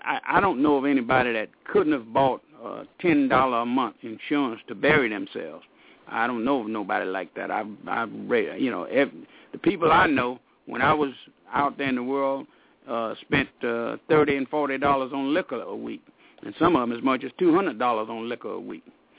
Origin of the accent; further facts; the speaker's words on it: Alabama, United States; I'm from Alabama, and it happens time and time and again down there because people are so superstitious.